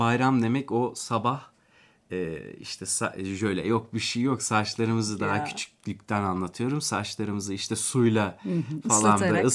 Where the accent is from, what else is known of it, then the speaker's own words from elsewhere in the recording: Akşehir, Konya, Turkey; Akşehir hep benim hayatımda bir yerde olacak. Çünkü orada doğdum, orada büyüdüm.